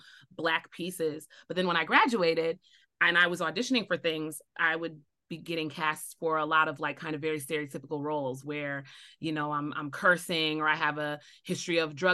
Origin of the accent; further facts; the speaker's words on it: Tonawanda, New York, United States; I was born and raised in Tonawanda. I was a church kid. I'm still very much a church girl